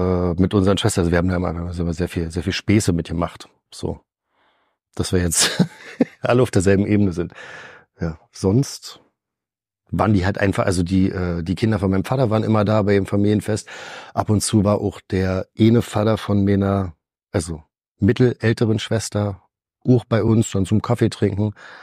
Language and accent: German; East Berlin, Berlin, Germany; Ist für mich so identitätsbildend zu sagen, ich komme aus Ost-Berlin. Halt auch wieder ein bisschen was Besonderes ist. Das hilft mir und meinem Ego. Da bin ich groß geworden.